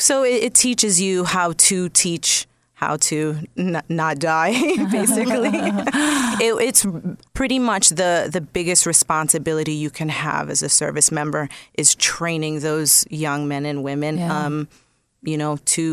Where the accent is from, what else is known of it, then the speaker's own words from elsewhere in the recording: Central Islip, New York, United States; also born or lived in Brentwood / Bayshore; I grew up, I moved around a lot as a kid, so I grew up everywhere in Central Islip, Brentwood, and Bayshore.